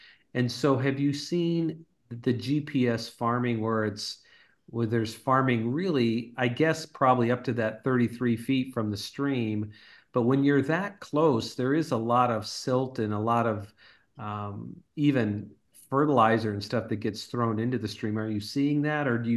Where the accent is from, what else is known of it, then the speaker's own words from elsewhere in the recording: North Dakota, United States; So I grew up in North Dakota, and for many, many years, up until probably 10 years ago, we had a great pheasant hunting.